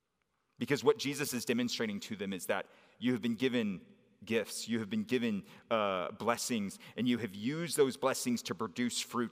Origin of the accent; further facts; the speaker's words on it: San Antonio, Texas, United States; Especially because, like, I grew up in San Antonio at a time where, like, they were winning everything.